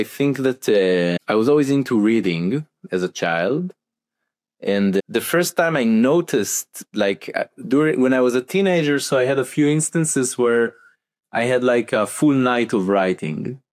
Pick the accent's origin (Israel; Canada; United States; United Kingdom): Israel; I come from Israel. I'm 35 years old. And now I come from a farming business family.